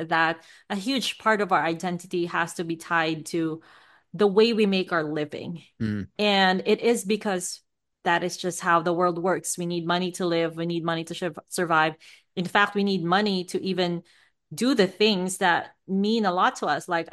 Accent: Philippines; now in United States; I grew up in the Philippines, and for people like me, America was the finish line.

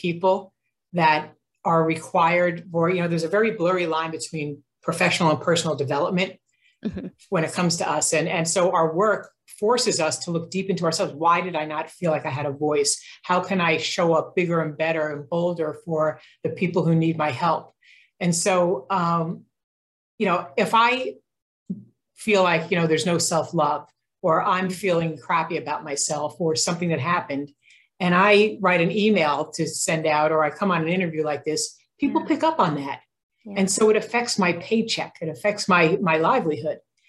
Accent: Edison, New Jersey, United States; I win the Entrepreneur of the Year award in New Jersey and Edison, where I grew up. So it's my hometown

